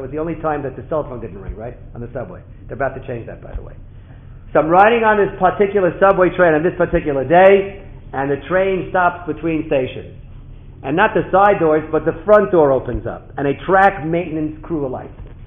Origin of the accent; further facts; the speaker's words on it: New York, United States; I grew up in New York, I thought it would be okay, you know?